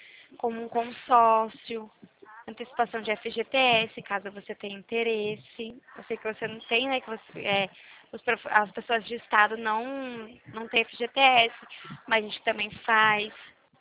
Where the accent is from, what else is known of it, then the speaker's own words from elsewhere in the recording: Limeira, São Paulo, Brazil; Eu sou de São Paulo, Limeira, na verdade, né, interior de São Paulo.